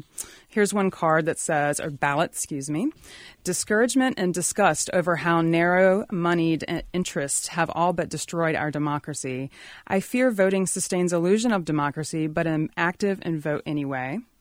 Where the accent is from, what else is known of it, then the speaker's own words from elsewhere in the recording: Raleigh, North Carolina, United States; It's funded, supported by the City of Raleigh, which is fantastic because I grew up in Raleigh.